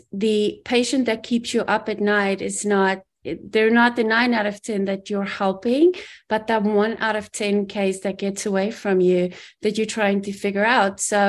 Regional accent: South Africa; moved away as an adult; I grew up in South Africa, immigrated when I was 21.

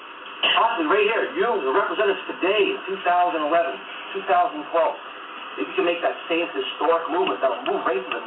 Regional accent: Connecticut, United States; I'm down from Connecticut, and it's crazy up there, too.

